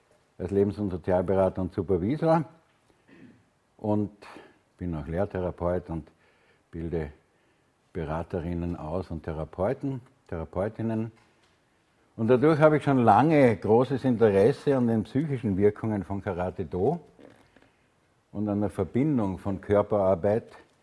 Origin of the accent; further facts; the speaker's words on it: Graz, Styria, Austria; weil ich komme aus dem Südosten von Österreich, aus der schönen Universitätsstadt Graz. Und das ist im Bundesland Steiermark.